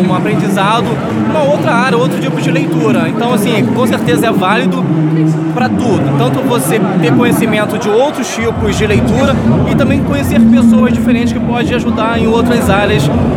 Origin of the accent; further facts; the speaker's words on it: São Gonçalo, Rio de Janeiro, Brazil; Eu sou de São Gonçalo, que é carente disso